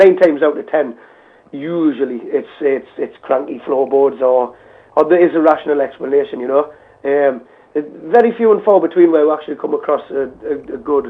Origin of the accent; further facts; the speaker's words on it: Newcastle upon Tyne, North East England, United Kingdom; Ever since I was like a small boy growing up in St. Anthony's in Newcastle upon Tyne, I was always fascinated with the idea of ghosts.